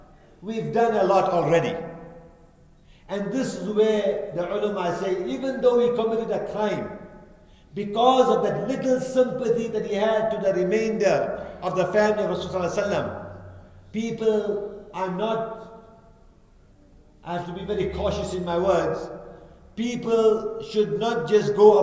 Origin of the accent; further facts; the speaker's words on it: South Africa; I mean, I'm from South Africa, we know who rules South Africa.